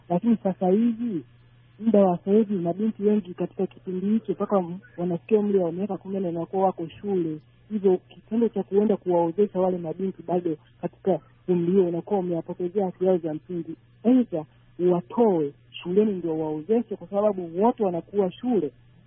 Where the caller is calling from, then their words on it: Dar es Salaam, Tanzania; natokea maeneo ya Kituo cha Usafirishaji Tanzania, Dar es Salaam huko.